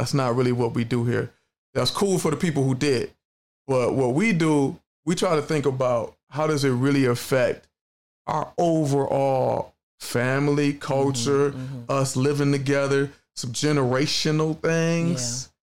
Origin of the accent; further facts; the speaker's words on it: Cleveland, Ohio, United States; You know, I'm from Cleveland. Grew up in the 80s and 90s of hardcore music.